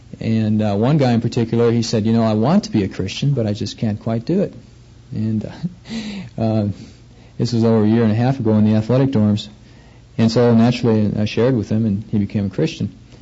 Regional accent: Milwaukee, Wisconsin, United States; And now my cousin is in Oklahoma City. And see, we're all from Milwaukee.

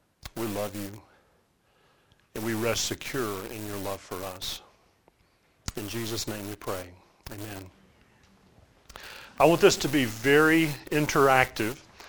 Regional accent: Southeast, United States; accent: Southern US; I was in the collegiate ministry at that time in the Southeast, if you can't tell by now from my accent.

